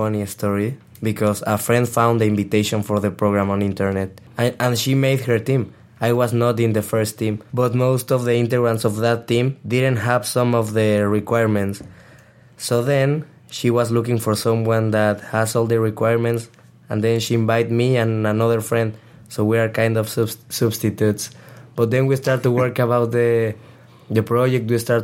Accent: Mexico City, Mexico; English is a second language; I'm 17 years old. I'm from Mexico City.

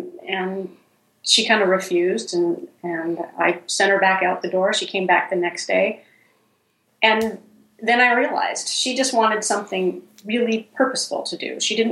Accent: Idaho, United States; now in Seattle, United States; Well, I grew up in North Idaho, and I live in Seattle

